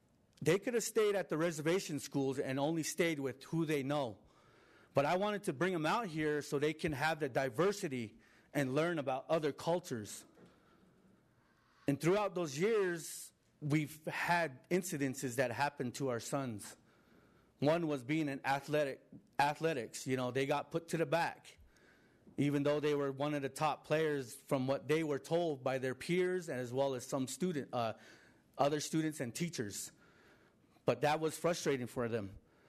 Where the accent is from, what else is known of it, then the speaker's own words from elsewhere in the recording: Navajo Nation, United States; I am Navajo Dene, and I come from the Navajo Nation.